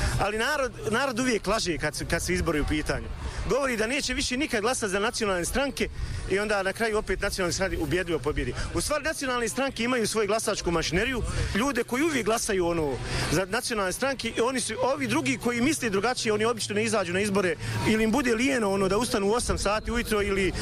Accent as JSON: {"language": "Bosnian", "town": "Sarajevo", "region": "Federation of Bosnia and Herzegovina", "country": "Bosnia & Herzegovina", "said": "ja sam iz Sarajeva, ja ne vjerujem, ono, na, bio sam i borac u ratu"}